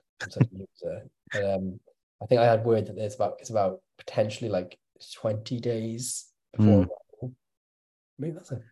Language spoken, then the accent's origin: English; Wales, United Kingdom; I'm Welsh, not a pirate.